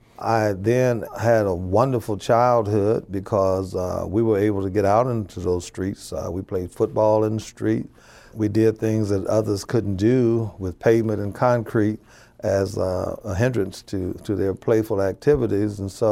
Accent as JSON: {"language": "English", "town": "Gary", "region": "Indiana", "country": "United States", "tie": "born or raised there", "said": "I grew up in the Midtown section of Gary. It was a place called the Small Farms, and it was called that for a reason, because where I lived, there were no sidewalks, there were no paved streets."}